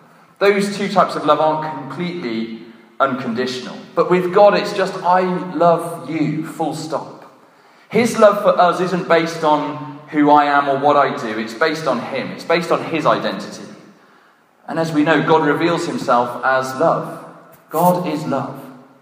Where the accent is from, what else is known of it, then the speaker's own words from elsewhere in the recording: Gloucester, South West England, United Kingdom; I'm joking. I can say that. I'm from Gloucester.